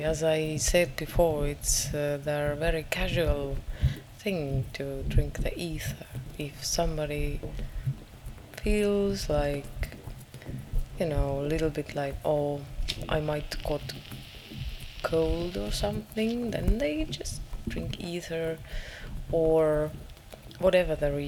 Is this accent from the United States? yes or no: no; Tartu, South Estonia, Estonia; Because I am actually from South Estonia.